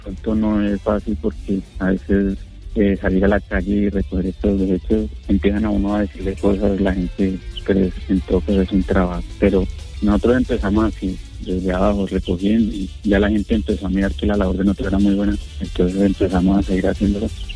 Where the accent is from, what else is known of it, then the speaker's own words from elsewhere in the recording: Bogotá, Colombia; now in La Macarena, Colombia; yo no soy de acá de Macarena, yo soy de Bogotá. Yo llegué aquí en la zona de extensión